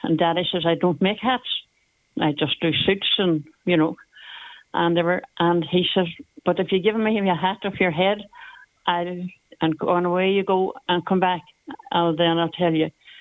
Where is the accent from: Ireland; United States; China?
Ireland; Donegal Town, County Donegal; And I'm from Donegal Town.